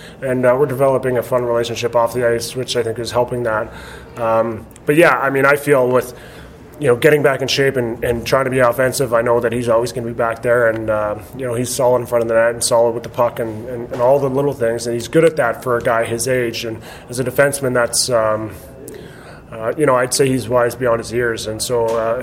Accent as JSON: {"language": "English", "town": "Toronto", "region": "Ontario", "country": "Canada", "tie": "born or raised there", "said": "And I grew up in Toronto where everyone was Leaf fans, and I was a Red Wing fan."}